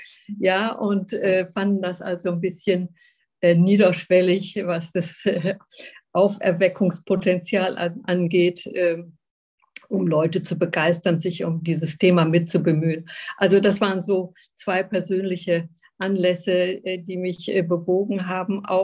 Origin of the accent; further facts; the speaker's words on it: North Rhine-Westphalia, Germany; Ich komme ja aus Nordrhein-Westfalen